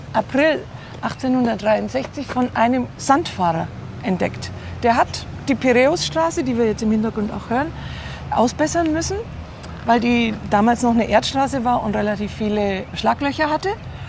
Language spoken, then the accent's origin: German; Donauwörth, Bavaria, Germany; Ich komme aus Donauwörth.